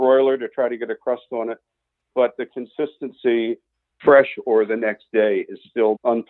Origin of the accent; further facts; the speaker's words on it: Jackson, Wyoming, United States; I'm from Jackson, Wyoming, and we're here visiting in Boston.